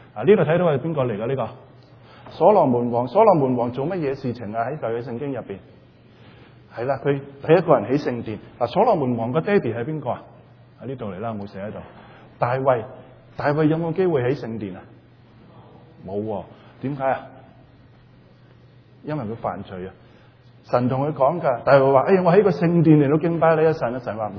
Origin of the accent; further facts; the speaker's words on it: China; 好似我哋中国人咁传咗第一个噶嘛